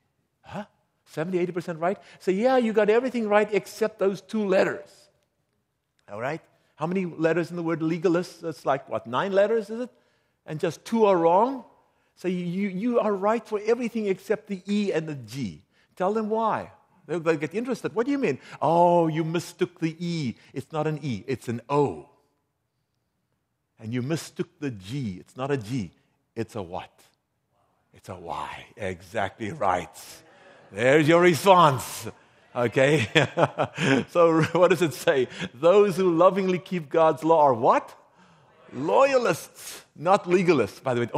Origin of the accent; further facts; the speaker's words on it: Cape Town, Western Cape, South Africa; I'm from Cape Town, South Africa, where one of the now seven natural wonders of the world is located, called Table Mountain.